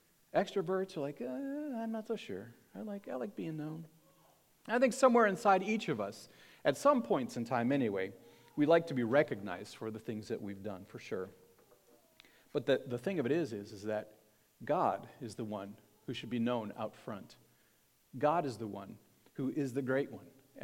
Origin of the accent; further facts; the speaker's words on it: Michigan, United States; As you might know, I grew up near Detroit, and of course, Motown was still a pretty big deal in the late 60s, early 70s